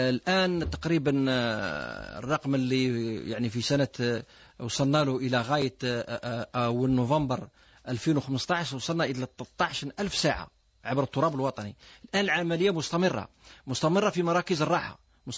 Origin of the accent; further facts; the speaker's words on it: Algeria; ولم نتقدم بما نرضاه نحن كجزائريين،